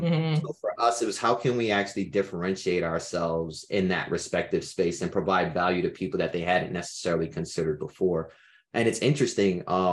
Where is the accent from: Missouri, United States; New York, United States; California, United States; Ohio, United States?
New York, United States; Brooklyn; I grew up in Brooklyn. My parents are both Caribbean immigrants, so I'm first generation American.